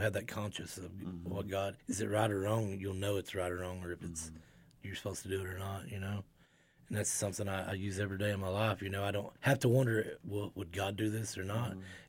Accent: Virginia, United States; I'm 40 years old. I'm from Lee County, Virginia. I come to Bristol in 21, I think it was.

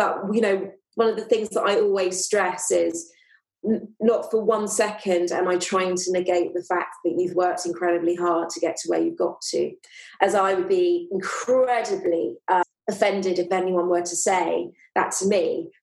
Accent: London, United Kingdom; also born or lived in Tehran, Iran; as well as Persian Iranian, and I very much identify as both as well as British. I was born in London. Educationally, I lived part of my childhood or teenagehood in the countryside, other parts in London.

